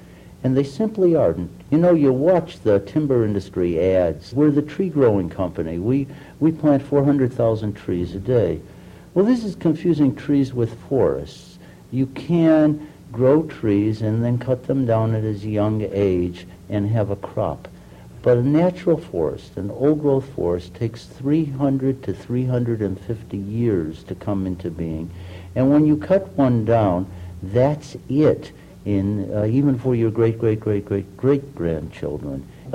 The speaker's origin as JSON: {"language": "English", "town": "Chicago", "region": "Illinois", "country": "United States", "tie": "born or raised there", "said": "I grew up in Chicago, and my fascination was with the cities."}